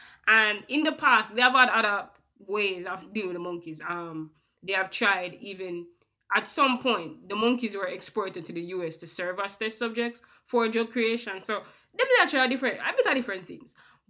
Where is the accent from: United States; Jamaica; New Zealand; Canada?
Jamaica; your fellow countrymen, you understand, as a Jamaican, I will blame Jamaicans for a few things.